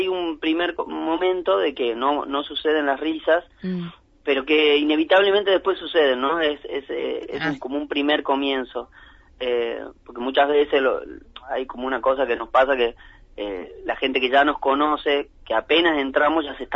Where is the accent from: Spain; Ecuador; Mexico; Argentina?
Argentina; Salta; now in United States; Y como yo soy de Salta, me gusta mucho el folclore.